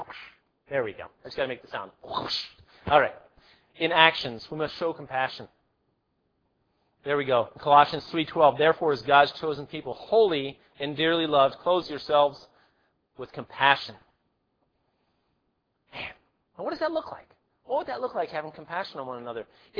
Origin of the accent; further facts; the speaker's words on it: New York, United States; But I was perceived because I was from New York and probably because I did carry an attitude, you know.